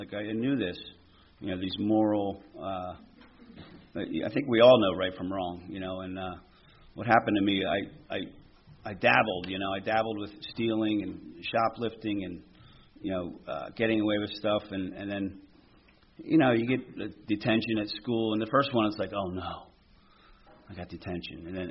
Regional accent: Colmar, Pennsylvania, United States; also born or lived in Mount Airy; I have three older sisters. And our family, I grew up in Colmar. We moved from, born in Mount Airy, and then moved up for whatever reasons. My dad was a roofer.

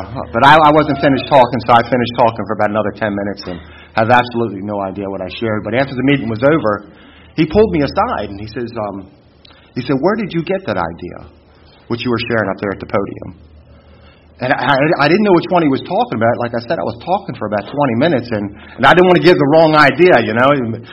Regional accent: Baltimore, Maryland, United States; now in York, United States; I'm from York, PA, originally from Baltimore, Maryland

